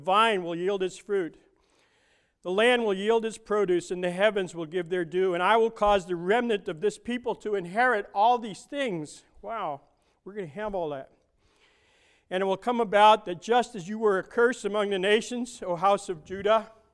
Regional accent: Brooklyn, New York, United States; When I grew up in Brooklyn, we used to play in the streets.

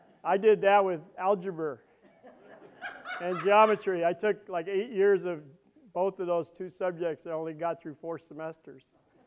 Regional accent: Brooklyn, New York, United States; I didn't do so well in English either because I'm from Brooklyn.

